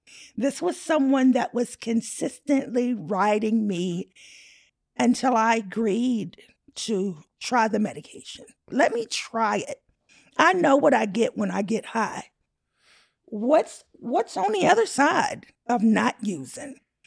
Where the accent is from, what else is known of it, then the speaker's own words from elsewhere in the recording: Southern US, United States; I grew up in the South, and down South, you feared white people.